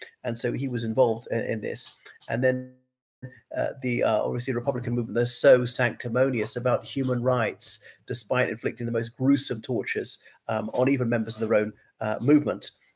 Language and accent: English; Cork, Munster, Ireland; I'm Irish, that's what makes me British, even though I'm not from the UK, I'm from Cork.